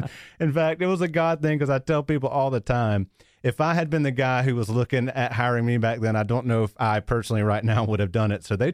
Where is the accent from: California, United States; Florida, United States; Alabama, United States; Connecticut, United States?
Alabama, United States; Dothan; a pastor from my hometown in Dothan, Alabama, at my mother's request, had written me some letters.